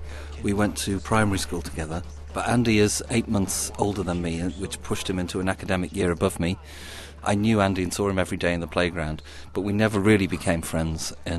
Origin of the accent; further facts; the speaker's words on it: England, United Kingdom; We are English and we are electric